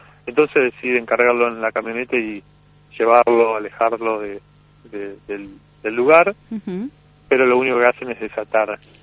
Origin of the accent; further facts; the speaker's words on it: Argentina; que hayamos ganado ese premio como película, como argentino.